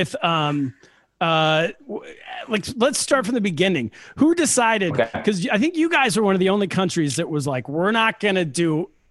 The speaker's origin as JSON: {"language": "English", "country": "United States", "said": "because I'm American, so every holiday is Jesus-based."}